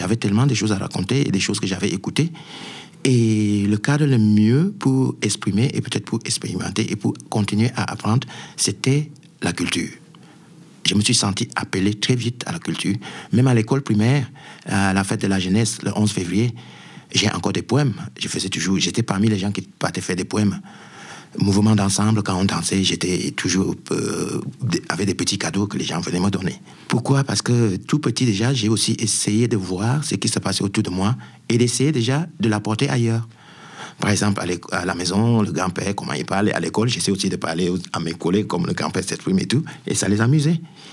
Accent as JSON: {"language": "French", "town": "Douala", "region": "Littoral", "country": "Cameroon", "also_born_or_lived": "Yaoundé", "lives_now": "Paris, France", "said": "je viens de Douala parce que j'étais chez mon oncle qui m'aimait beaucoup et qui m'aidait beaucoup pour aller à l'école."}